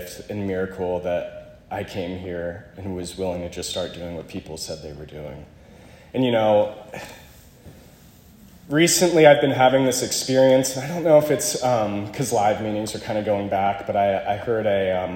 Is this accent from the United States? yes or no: yes; Alexandria, Virginia, United States; I'm from Alexandria, Virginia, originally.